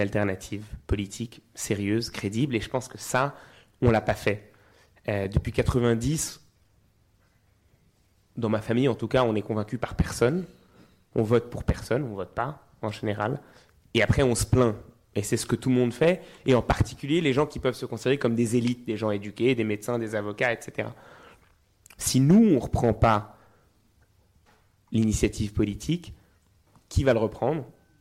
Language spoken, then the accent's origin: French; Geneva, Switzerland; now in France; Moi, j'ai grandi en Suisse avant d'aller en France. Je suis genevois.